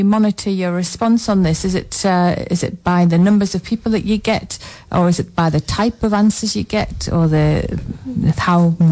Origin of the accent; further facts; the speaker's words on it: Morpeth, North East England, United Kingdom; I was from the Morpeth area, and yeah. Our project for geography was to redesign Morpeth.